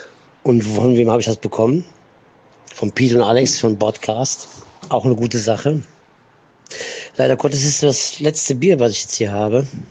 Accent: Cologne, North Rhine-Westphalia, Germany; ich als Kölner. Viel zu herb, geht wieder auf meinen Magen.

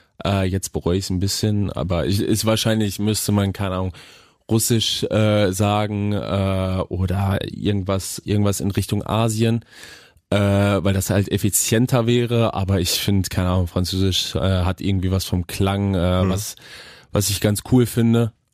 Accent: Germany; Ich glaube, das können wir als Deutsche auch gar nicht verstehen.

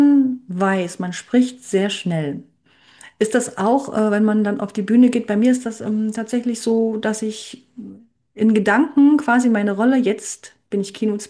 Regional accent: Saxony, Germany; Ich bin aus Sachsen, ne?

